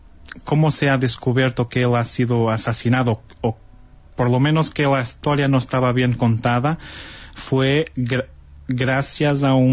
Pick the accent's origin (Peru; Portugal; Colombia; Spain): Portugal; Spanish is a second language; Soy el primero portugués.